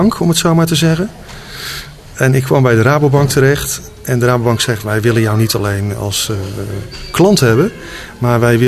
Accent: Rotterdam, South Holland, Netherlands; born there; now in Capelle aan den IJssel, Netherlands; ik ben een geboren Rotterdammer, dat wel. Maar ik woon langer nu in Capelle dan in Rotterdam. Dus ik woon 35 jaar nu in Capelle.

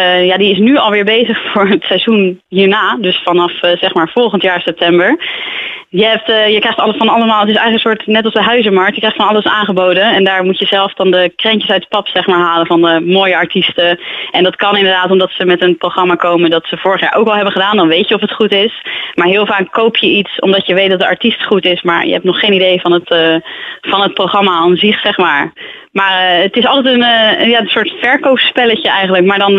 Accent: Rotterdam, South Holland, Netherlands; Ik kom zelf uit Rotterdam

